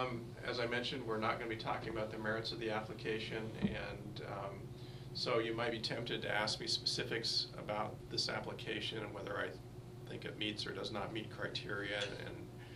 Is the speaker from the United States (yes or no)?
yes; Oregon, United States; Just a little background. I grew up in Oregon.